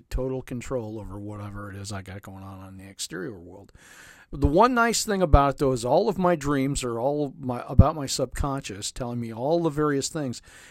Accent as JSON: {"language": "English", "country": "United States", "said": "What do I even know? I'm just an American, you know."}